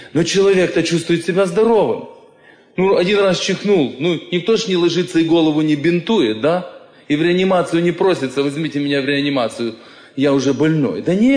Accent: Ukraine; Russian is a second language; я к вам приехал с Украины, и у меня с русским языком очень трудно.

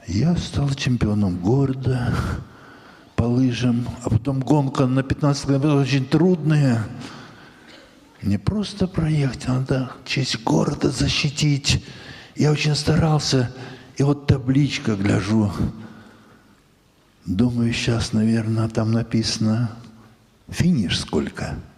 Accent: Ural, Russia; now in Ukraine; Когда я с Урала приехал на Украину

